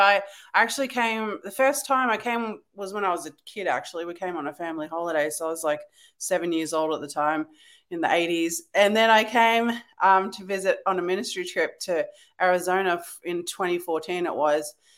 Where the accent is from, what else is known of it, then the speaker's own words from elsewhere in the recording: Australia; I grew up in Australia